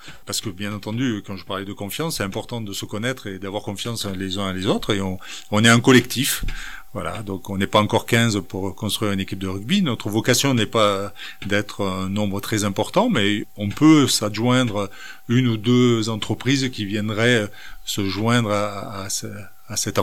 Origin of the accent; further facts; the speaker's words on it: Toulouse, Occitanie, France; Moi je suis toulousain, donc voilà, après je suis occitan, je suis français, je suis européen, je suis citoyen du monde.